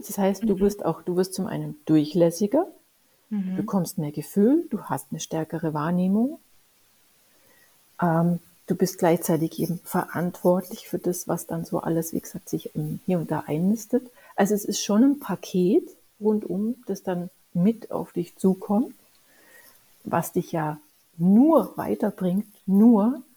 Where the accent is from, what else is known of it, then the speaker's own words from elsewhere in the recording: Allgäu, Germany; da habe ich noch im Allgäu gelebt, ich bin ja Allgäuerin.